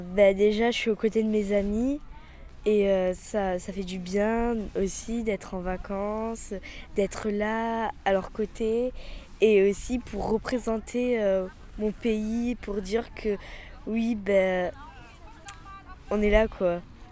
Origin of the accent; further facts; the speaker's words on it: Bernis, Occitanie, France; Je viens de la France, donc d'un village qui s'appelle Bernis, qui est à côté de Nîmes, et j'habite à Bernis.